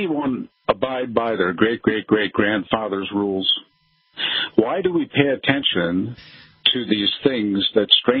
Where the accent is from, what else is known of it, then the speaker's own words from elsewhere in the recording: Idaho, United States; I'm from Idaho.